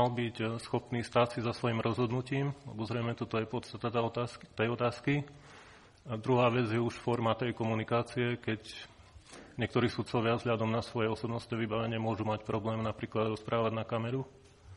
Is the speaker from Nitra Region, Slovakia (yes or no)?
no; Košice, Košice Region, Slovakia; Pochádzam z Košíc a som absolventom právnickej fakulty Univerzity Pavla Jozefa Šafárika v Košiciach.